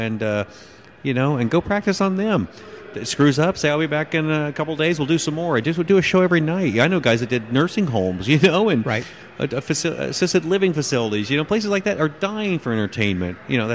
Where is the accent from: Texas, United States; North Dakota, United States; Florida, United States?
Florida, United States; born there; In DeLand, Florida. Yeah, that's where their headquarters was at the time.